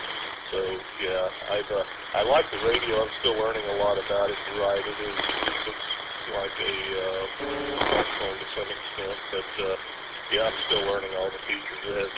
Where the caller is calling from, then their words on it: Michigan, United States; I'm calling from Rosefield, hitting the Detroit repeater as well.